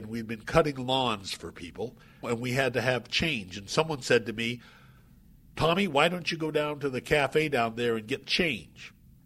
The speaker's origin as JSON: {"language": "English", "region": "Idaho", "country": "United States", "said": "And I said, \"Oh, no, I'm from Idaho.\""}